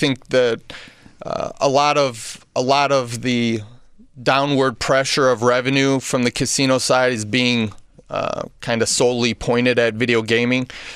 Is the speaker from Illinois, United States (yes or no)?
yes; Lansing, Illinois, United States; I'm from Lansing, mm-hmm. and in Lansing, they were opted out originally and came back